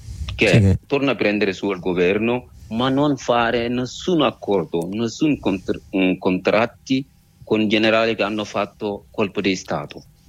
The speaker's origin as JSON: {"language": "Italian", "region": "Darfur", "country": "Sudan", "second_language": "Italian", "lives_now": "Italy", "said": "io vengo dalla zona del Darfur dove è stato genocidio"}